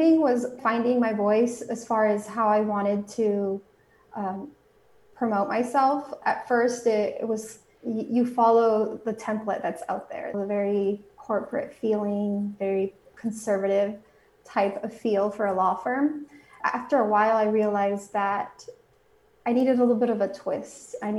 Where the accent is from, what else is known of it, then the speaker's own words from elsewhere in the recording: Mexico; also born or lived in United States; I was raised both in Mexico and here in the United States, so I speak Spanish